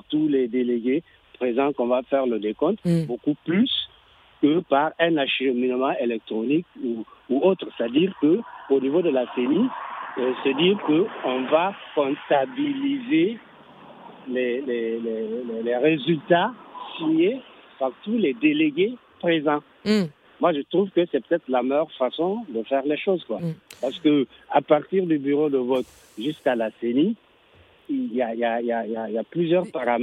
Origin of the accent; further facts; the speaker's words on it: Zinder, Niger; moi je suis de Zender